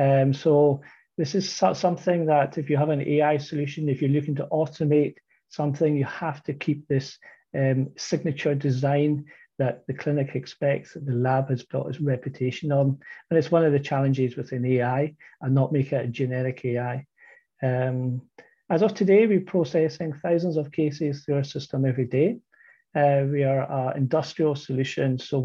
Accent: Scotland, United Kingdom; now in Denmark; I'm originally from Scotland. I live in Denmark.

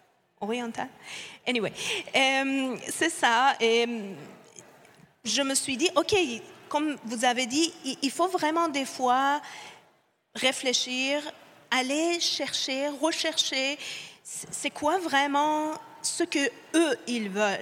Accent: Iran; born there; French is a second language; Par rapport à moi, que je suis née en Iran

